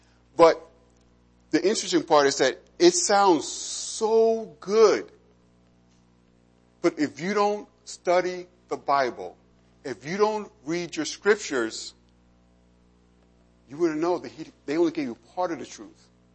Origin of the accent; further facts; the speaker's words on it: New York, United States; Back in the old days, I'm from New York. You know, growing up in New York, you never bought a car from a used car salesman.